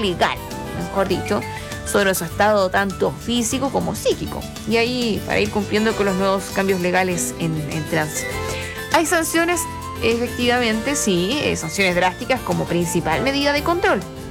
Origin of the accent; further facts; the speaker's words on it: Chile; como buen chileno, uno va a última hora a veces a hacer las cosas